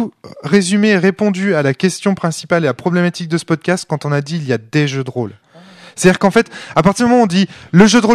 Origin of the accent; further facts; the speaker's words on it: Brittany, France; Non, mais nous, ça nous parle, bordel. On est des Bretons, merde.